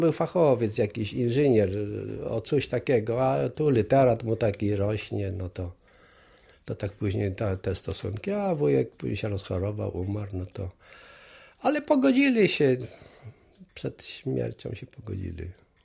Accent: Kuyavian-Pomeranian Voivodeship, Poland; No ja we Francji nie byłem, no to tam Kujawiak taki z krwi i kości.

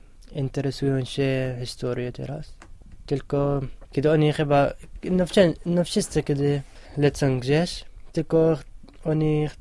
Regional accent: Israel; now in Toruń, Poland; Jestem z Izraela. Studiuję turystykę w Toruniu, na UOMK. Jestem na pierwszym roku. Przyjechałem w zeszłym roku.

